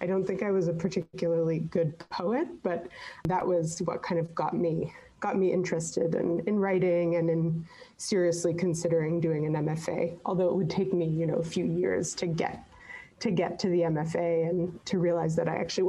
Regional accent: Montreal, Quebec, Canada; now in Boston, United States; I'm originally from Montreal, as you mentioned in your introduction, but I now live in Boston.

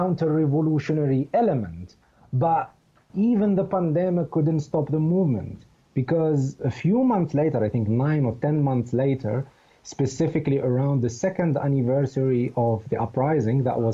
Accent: Skikda, Skikda Province, Algeria; even in my hometown where my small family lives, Skikta, in the eastern part of the country.

